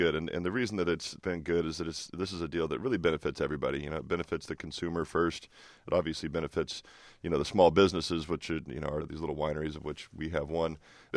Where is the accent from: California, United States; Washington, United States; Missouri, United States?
Washington, United States; Walla Walla; Just so happens that my hometown where I grew up out there in Walla Walla, producing some of the best wine grapes in the entire world.